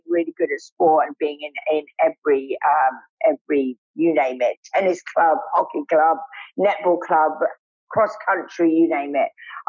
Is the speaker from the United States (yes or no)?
no; Guernsey; I was born and bred in Guernsey, which is an amazing island. It's 5 by 10 miles, I think.